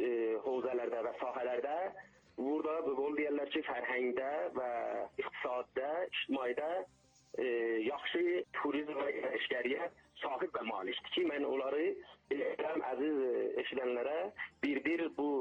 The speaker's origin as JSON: {"language": "Azerbaijani", "country": "Iran", "said": "bizim ölkəmiz İran çox böyük bir mədəniyyətə malikdir."}